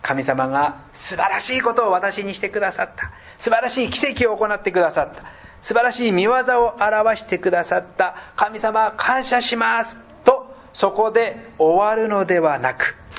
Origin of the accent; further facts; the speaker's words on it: Hanno, Saitama, Japan; まあ、飯能など私の実家の山の方に行きますと、時にこの木が伐採された、山肌があらわになった